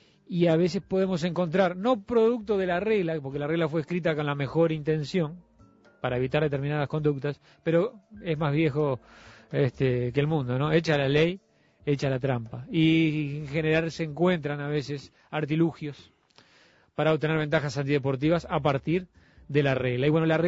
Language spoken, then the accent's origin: Spanish; Montevideo, Uruguay; yo nací en la Curva Maroñas, que en aquella época había mucho fútbol de campito, que jugué en ligas de barrio y que jugué muchas veces en el Villa Española.